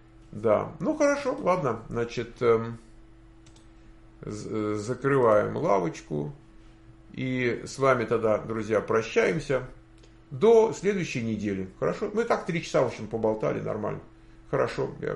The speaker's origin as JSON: {"language": "Russian", "country": "Ukraine", "said": "И еще я, правда, с Украины"}